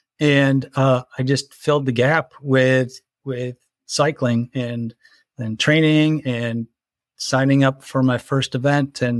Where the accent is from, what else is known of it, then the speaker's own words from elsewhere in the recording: Buffalo, New York, United States; I grew up in Western New York in Buffalo, you know, so basically football and hockey culture.